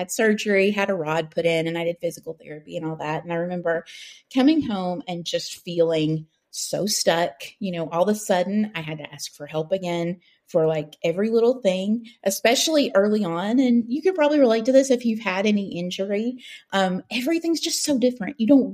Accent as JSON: {"language": "English", "region": "Appalachia", "country": "United States", "tie": "born or raised there", "lives_now": "Chattanooga, United States", "said": "I live in Tennessee. I grew up in Appalachia. I live in Chattanooga now."}